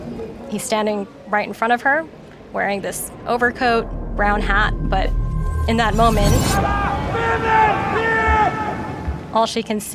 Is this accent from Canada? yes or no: no; New York, United States; now in United Kingdom; Born and raised in New York, but I've been living in England for the past 5 years.